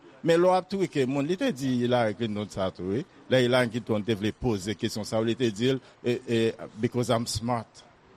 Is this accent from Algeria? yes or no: no; Haiti; Je dis ça en tant que Haïtien.